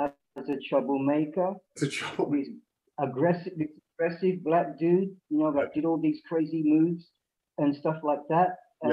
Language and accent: English; London, United Kingdom; And I'm the guy from Southeast London.